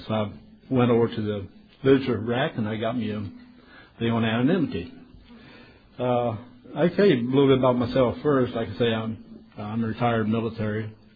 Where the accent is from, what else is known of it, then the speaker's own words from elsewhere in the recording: Midland City, Alabama, United States; I say I come from a small town in Alabama, a little town called Midland City, Alabama.